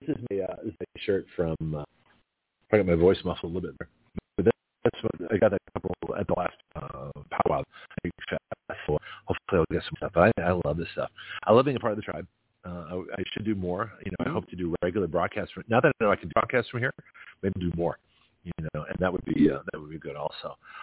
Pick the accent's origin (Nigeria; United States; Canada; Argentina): Canada; I'm Canadian. You know, my mother's Native of English descent. My father's Australian Greek descent. I have no ancestry, Native American, American Indian at all.